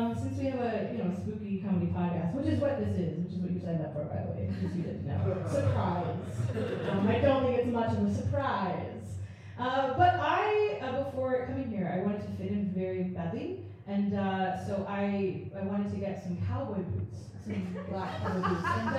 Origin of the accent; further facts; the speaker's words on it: Ontario, Canada; We're all from Ontario, so we didn't know what to expect.